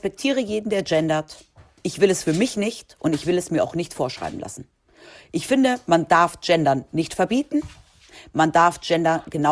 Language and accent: German; Spain; Ich bin ja in Spanien aufgewachsen.